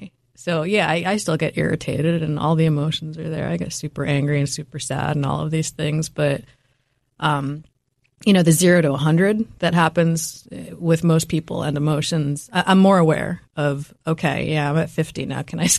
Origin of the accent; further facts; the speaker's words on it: New York City, New York, United States; when I was growing up in New York City, again, very fast-paced environment.